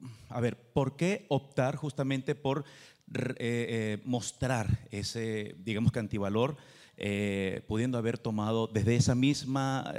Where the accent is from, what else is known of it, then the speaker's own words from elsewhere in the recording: Venezuela; Tuve la oportunidad de vivir un tiempo allí, soy de Venezuela